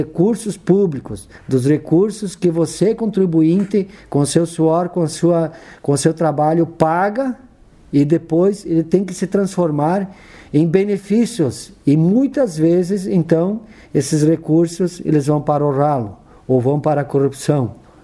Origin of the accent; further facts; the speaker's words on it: Brazil; nós, como brasileiros, bastante preocupados, principalmente com o que possa isso vir a ocorrer no Brasil